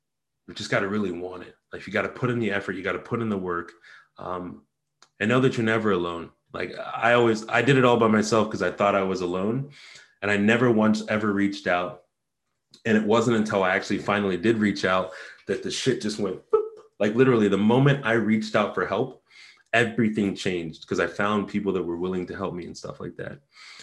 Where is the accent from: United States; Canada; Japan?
Japan; I was out of integrity with how I grew up in Japan.